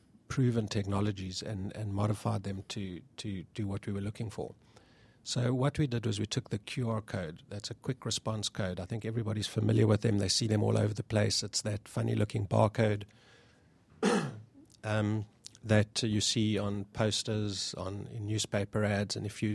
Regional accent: South Africa; You can hear from my accent, I'm not from Georgia, I'm a little bit more south, South Africa.

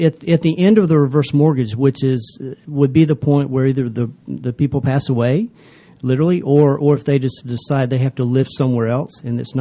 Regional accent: Doraville, Georgia, United States; I am. Grew up right here in Atlanta. I grew up in Doraville, to be exact, and stay here.

